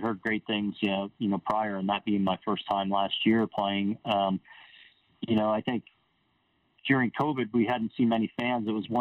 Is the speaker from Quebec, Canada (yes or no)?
no; Ontario, Canada; Growing up in Ontario, my junior golf days, not too much, really not at all